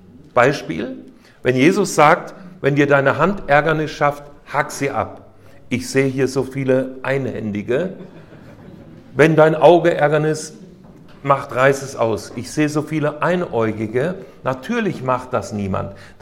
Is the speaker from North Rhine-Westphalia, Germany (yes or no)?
no; Hesse, Germany; Ich bin in Nordhessen aufgewachsen, im Schwalm-Eder-Kreis. Das sind zwei Flüsse. Und die Schwalm fließt an meinem Heimatort vorbei.